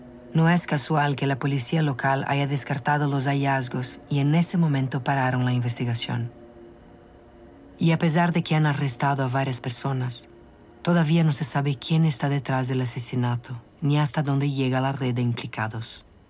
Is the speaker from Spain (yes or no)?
no; Brazil; Río de Janeiro no es la excepción. Quienes están detrás de esas estrategias en mi país ven a las personas negras y faveladas como un obstáculo para el progreso.